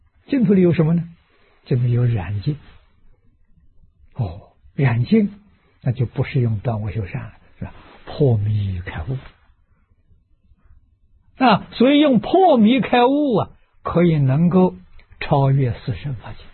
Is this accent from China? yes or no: yes; China; 这个俗我们中国人称为运啊